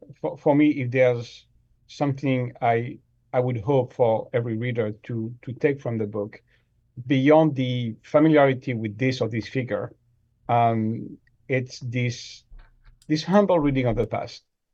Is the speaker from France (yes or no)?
yes; France; accent: French; English is a second language; my pronunciation, my French accent, you know, hopefully I can be understood.